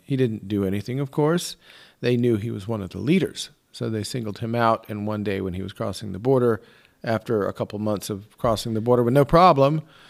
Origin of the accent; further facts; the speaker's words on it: Florida, United States; moved away as an adult; I'm from the United States, from Florida. I've been coming over here since August when the border opened.